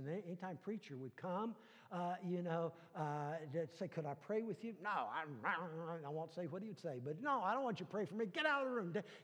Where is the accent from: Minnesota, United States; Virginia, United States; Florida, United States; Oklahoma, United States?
Virginia, United States; Richmond; The picture on the left is from my hometown in Chaco Bottom, Richmond, Virginia